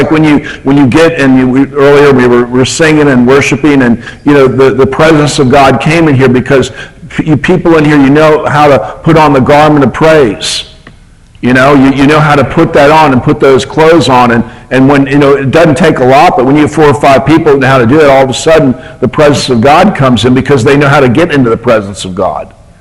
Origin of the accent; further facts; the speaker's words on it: United States; I'm an American, so they just assumed I was not smart, so it worked out.